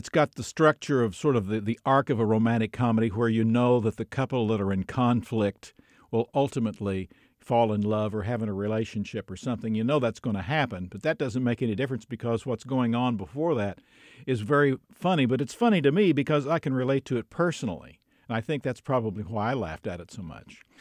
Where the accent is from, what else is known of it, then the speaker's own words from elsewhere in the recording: Tulsa, Oklahoma, United States; I started doing them on a classical radio, commercial radio station in Tulsa, Oklahoma, where I'm from